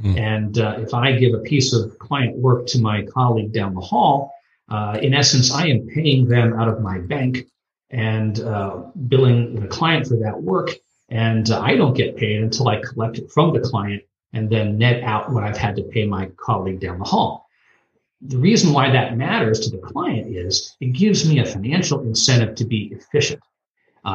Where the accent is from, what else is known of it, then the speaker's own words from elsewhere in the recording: Pennsylvania, United States; now in Atlanta, United States; I grew up in Pennsylvania and went to college at William & Mary in Virginia, and law school at George Washington University, and came to Atlanta in 1991 with the Powell Goldstein firm.